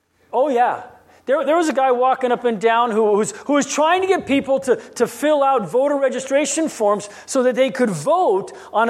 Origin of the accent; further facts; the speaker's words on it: Guam; Because where I grew up on Guam, we could care less about that stuff.